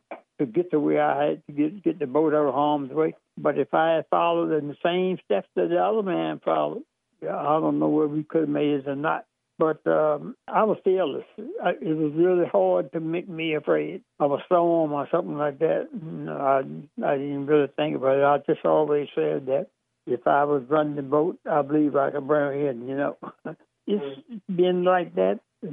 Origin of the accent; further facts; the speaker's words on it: Kilmont, Virginia, United States; Well, I'm a black Nick from Kilmont, Virginia, and I'm used to meeting redneck like you every day.